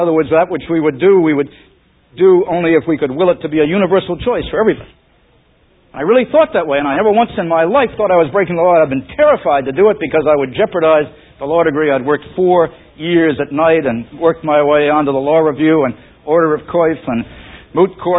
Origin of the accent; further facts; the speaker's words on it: United States; I grew up in America during the Great Depression